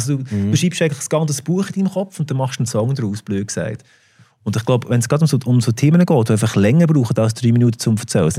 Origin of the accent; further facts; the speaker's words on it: Mauensee, Lucerne, Switzerland; Ich bin zum Mauersee aufgewachsen, das ist auf dem Land. Das ist bei Sursee. Ja, das Luzern, auf dem Land hinten.